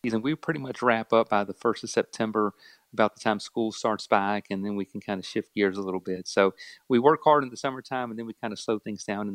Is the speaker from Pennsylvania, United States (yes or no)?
no; Virginia, United States; James Madison University, which is here in my hometown